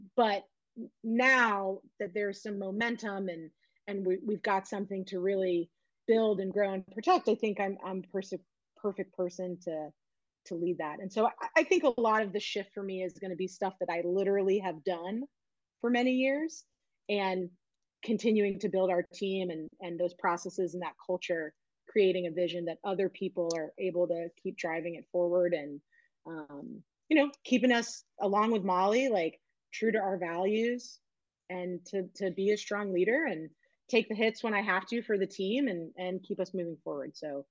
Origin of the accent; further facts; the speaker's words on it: Louisville, Kentucky, United States; I grew up in Louisville.